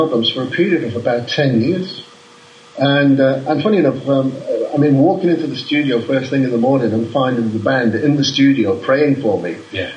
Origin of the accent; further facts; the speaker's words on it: Liverpool, North West England, United Kingdom; And at that time in Liverpool, remember, I'm from Liverpool